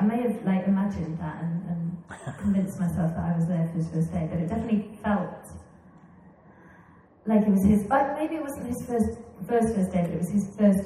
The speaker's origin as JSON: {"language": "English", "town": "Cardiff", "region": "Wales", "country": "United Kingdom", "tie": "born or raised there", "said": "I grew up in Cardiff, so I knew that that's where it filmed"}